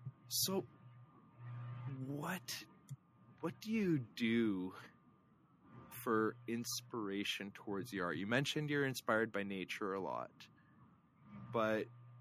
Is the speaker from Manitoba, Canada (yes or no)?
yes; Snow Lake, Manitoba, Canada; I donated a piece of art to my hometown of Snow Lake last summer.